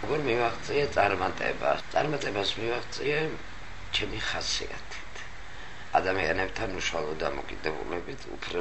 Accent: Tbilisi, Georgia; გავიზარდე, სადაც ცხოვრობ ახლა, იარმკა ქვია ამას, ალექსანდროვის ბაღის წინ.

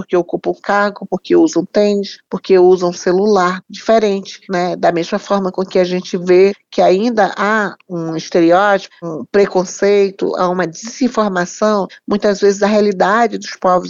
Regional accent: Amazon, Brazil; Eu sou da Amazônia, eu vim de lá com esse pensamento

